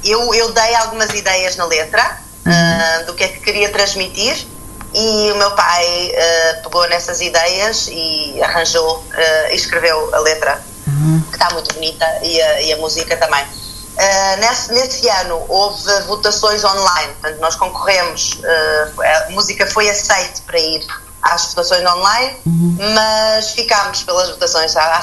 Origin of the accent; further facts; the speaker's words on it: Lisbon, Portugal; also born or lived in Madeira; Eu neste momento estou na Madeira, que é a minha terra, onde eu nasci, mas eu tenho feito um percurso por vários sítios. Eu cresci em Lisboa, onde o meu pai fez carreira, e voltei para a Madeira num ano depois de eles terem voltado, o meu pai e a minha mãe.